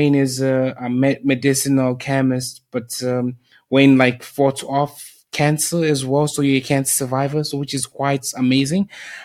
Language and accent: English; South Africa; I grew up in South Africa. I lived in South Africa for about 8 years